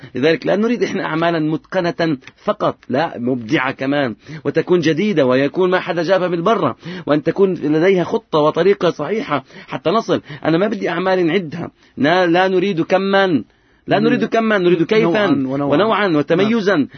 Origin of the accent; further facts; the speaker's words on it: Palestine; نحن كشعب فلسطيني أولا ثم كأمة إسلامية